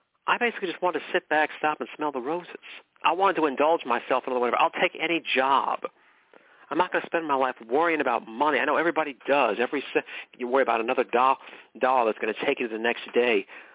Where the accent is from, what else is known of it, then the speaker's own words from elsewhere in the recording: McKinleyville, California, United States; I was born and raised in McKinleyville. McKinleyville.